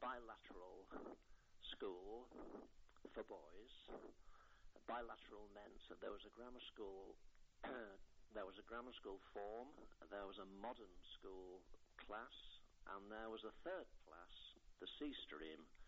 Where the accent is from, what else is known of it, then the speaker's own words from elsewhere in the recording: Ormskirk, North West England, United Kingdom; Yes, I was brought up in Ormskirk. I was one of three brothers, and we all lived very close to the cricket club in Ormskirk